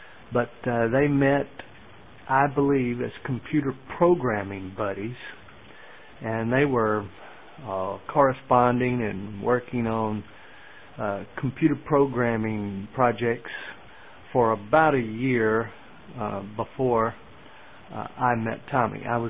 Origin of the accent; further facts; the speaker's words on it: Mississippi, United States; Back in my hometown in central Mississippi, I was getting into broadcast radio.